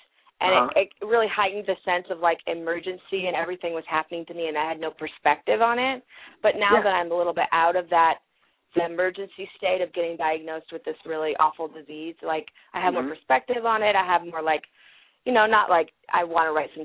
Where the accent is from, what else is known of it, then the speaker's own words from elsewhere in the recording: Corbett, Oregon, United States; also born or lived in Portland; I was born in Portland, and then when I was six, we moved to Corbett, which is a little town east of Portland in the Columbia River Gorge